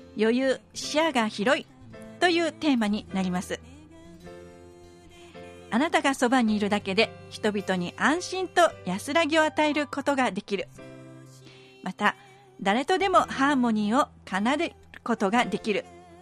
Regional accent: Kyoto, Japan; こちらがですね、私の地元、そしてお父さんとも由来がある、はい、この御所南のですね

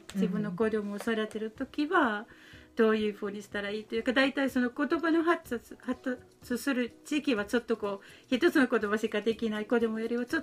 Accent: Finland; Japanese is a second language; now in Japan; で私フィンランド出身なんですから、うちの活動とかいろんなガイドブックの名前にフィンランド語がいっぱいたくさんついてるんですね。

